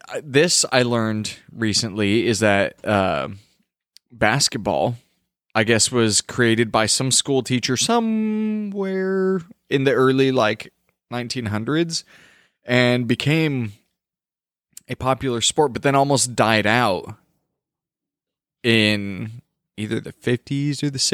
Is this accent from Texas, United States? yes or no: yes; El Paso, Texas, United States; So I'm from El Paso, Texas, right?